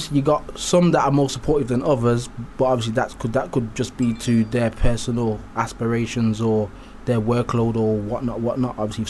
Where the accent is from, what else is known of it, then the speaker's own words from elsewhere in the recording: Wolverhampton, West Midlands, United Kingdom; Obviously, I'm from Wolverhampton, born and bred Wolves, but obviously, I love my Welsh gang too.